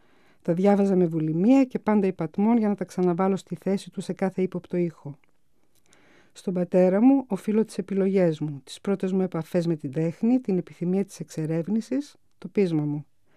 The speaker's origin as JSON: {"language": "Greek", "town": "Thessaloniki", "region": "Central Macedonia", "country": "Greece", "tie": "born or raised there", "said": "Γεννήθηκα στη Θεσσαλονίκη. Έζησα στην οδό Μακρυγιάννη στο κέντρο της πόλης και έπαιξα στις αλάνες της μέχρι τα 12."}